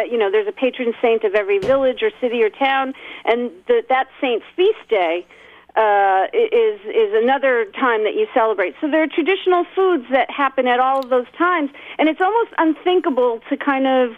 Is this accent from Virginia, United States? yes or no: yes; Virginia, United States; I grew up in Northern Virginia. So, yeah, I was definitely one of the weird ethnic kids.